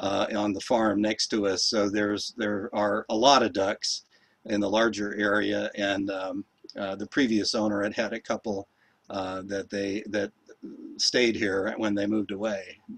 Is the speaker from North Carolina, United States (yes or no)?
yes; Raleigh, North Carolina, United States; No. I grew up in Raleigh, and growing up attended a blended church that included Quakers and Congregationalists and so on